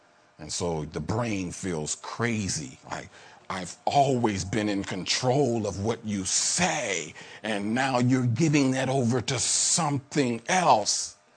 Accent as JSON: {"language": "English", "region": "Midwest", "country": "United States", "said": "I'm from the Midwest, so I know the sound of a mighty rushing wind when a tornado is on the way."}